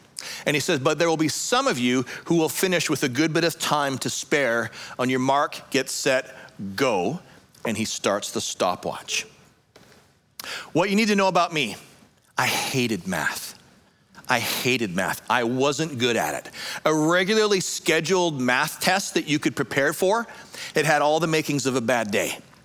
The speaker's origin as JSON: {"language": "English", "country": "Canada", "said": "I'm from Canada."}